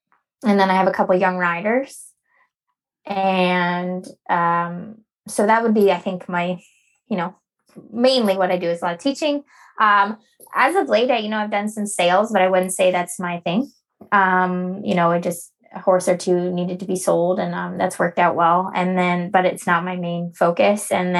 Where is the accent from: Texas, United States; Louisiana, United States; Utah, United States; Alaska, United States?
Utah, United States; Park City; I go back to Park City, quite a bit. It's my hometown, which is awesome.